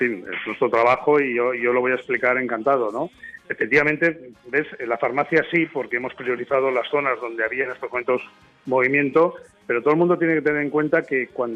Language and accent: Spanish; Barcelona, Catalonia, Spain; Lo que somos los españoles o los barceloneses, que somos gente de estar en la calle